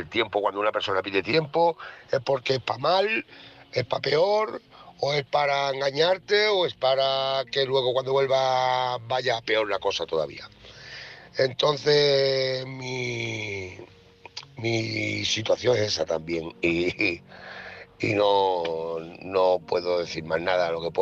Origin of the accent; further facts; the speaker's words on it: Cádiz, Andalusia, Spain; now in Zamora, Spain; yo soy de Cádiz, estoy aquí en Zamora